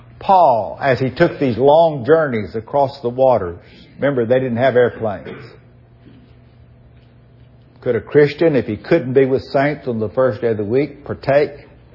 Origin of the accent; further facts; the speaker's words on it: Port Arthur, Texas, United States; I know where I grew up in Port Arthur, Texas, where there were refineries